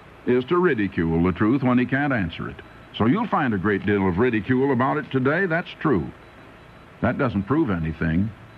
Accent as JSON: {"language": "English", "region": "Iowa", "country": "United States", "said": "Well, I came from Iowa, and we all thought it was a wonderful state."}